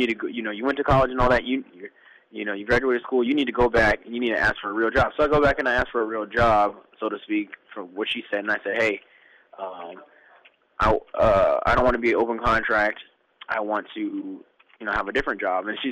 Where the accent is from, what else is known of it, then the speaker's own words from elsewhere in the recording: Oceanside, California, United States; And this is all in California, and I grew up in Oceanside, California. So all this training I'm taking close to where I grew up at.